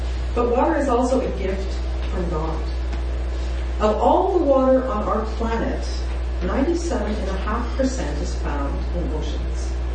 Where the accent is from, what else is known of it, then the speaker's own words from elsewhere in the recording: Canada; being a Canadian, 0.0006% is in rivers.